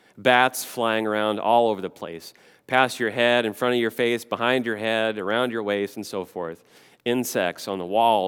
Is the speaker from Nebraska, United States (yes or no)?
yes; Nebraska, United States; You know, growing up in the Midwest and in rural Nebraska, I can think of times when storms would roll through and the power would get knocked out.